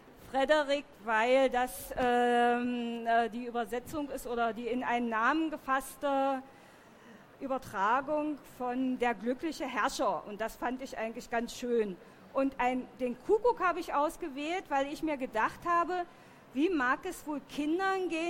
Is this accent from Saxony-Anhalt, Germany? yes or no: yes; Magdeburg, Saxony-Anhalt, Germany; die kann ich zu Hause in meiner Heimatstadt Magdeburg überhaupt nicht so fortsetzen